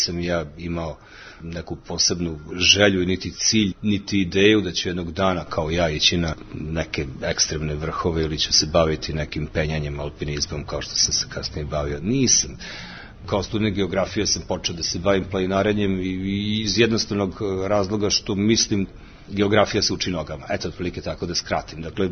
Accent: Novi Sad, Vojvodina, Serbia; born there; Rođen sam 1965. godine u Novom Sadu.

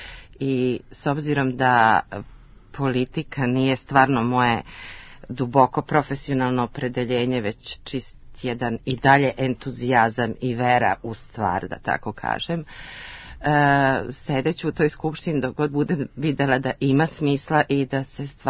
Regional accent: Knjaževac, Southern and Eastern Serbia, Serbia; born there; U Knjaževcu.

